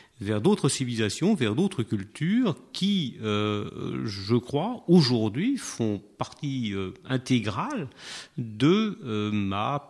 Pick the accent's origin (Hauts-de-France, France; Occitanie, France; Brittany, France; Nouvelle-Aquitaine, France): Nouvelle-Aquitaine, France; born there; moved away; Moi je suis né dans le Poitou, il y a un certain temps, 48 ans, bientôt 49. Je ne nie pas cette appartenance à ce petit coin de France